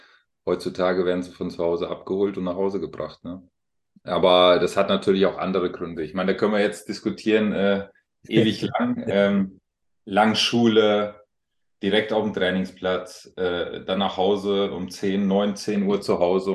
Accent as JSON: {"language": "German", "town": "Alzenau", "region": "Bavaria", "country": "Germany", "tie": "born there", "said": "Ist Unterfranken, ja."}